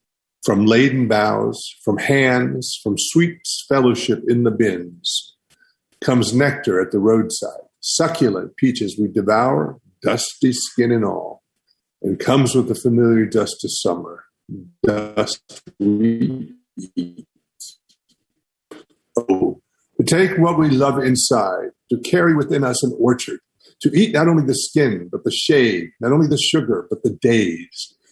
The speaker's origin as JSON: {"language": "English", "region": "Great Smoky Mountains", "country": "United States", "tie": "born or raised there", "said": "And growing up in the Smokies, having a community meals from food that you'd pick yourself was incredibly important."}